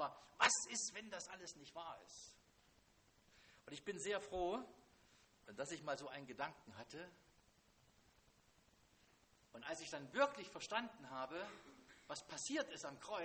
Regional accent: Jena, Thuringia, Germany; ich bin in Jena groß geworden. Jena liegt an der Saale

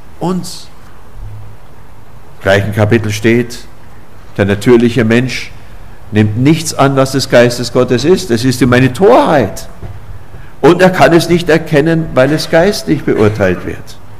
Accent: Oberammergau, Bavaria, Germany; Ja, ich komme ja nur aus Oberammergau, dem Herrgottschnitzer Dorf

